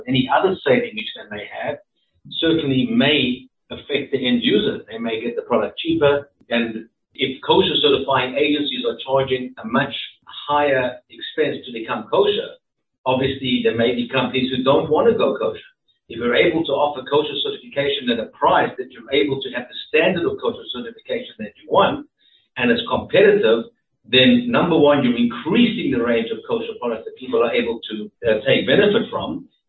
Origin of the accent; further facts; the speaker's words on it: South Africa; I am South African, proudly South African